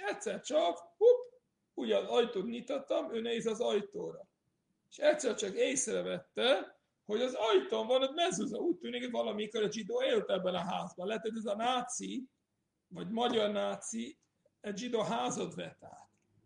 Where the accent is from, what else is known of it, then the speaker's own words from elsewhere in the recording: Austria; Hungarian is a second language; moved away; Én, aki Ausztriából, osztrák voltam, Ausztriából jöttem, és tudtam jól beszélni németül.